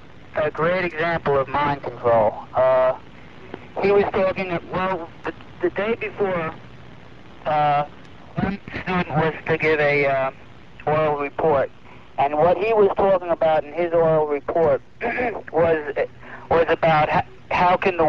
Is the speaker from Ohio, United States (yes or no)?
no; Long Island, New York, United States; I'm from Long Island, New York.